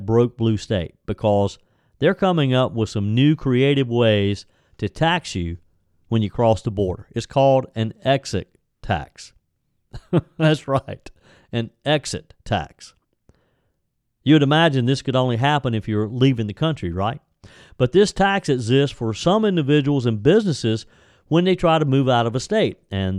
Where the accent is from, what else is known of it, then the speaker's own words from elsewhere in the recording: South Carolina, United States; If you're listening to Just the Truth today and you're outside of my home state of South Carolina, in the upstate of South Carolina, beware.